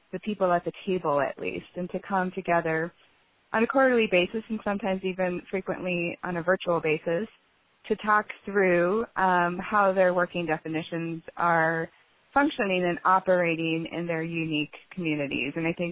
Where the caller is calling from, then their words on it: Denver, Colorado, United States; Hey, good morning, everyone. I'm calling from Denver, Colorado